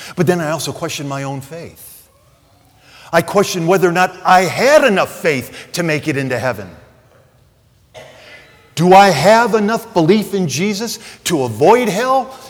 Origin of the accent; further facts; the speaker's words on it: Detroit, Michigan, United States; I was raised in a Missouri Synod Lutheran home. I grew up in Detroit, Michigan.